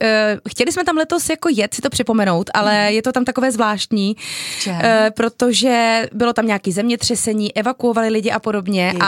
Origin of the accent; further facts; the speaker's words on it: Ostrava, Moravian-Silesian Region, Czechia; A já jsem Ostravačka.